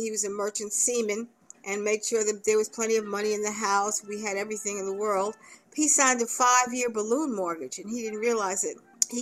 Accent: New York City, New York, United States; I was born in New York City. I grew up on Riverside Drive and 158th Street. I'm Puerto Rican. So my parents were born in Puerto Rico, and I was born in New York

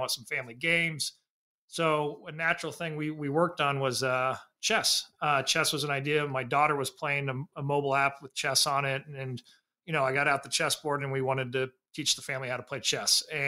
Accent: Indiana, United States; All right. So, we'll go all the way back. I grew up in Indiana.

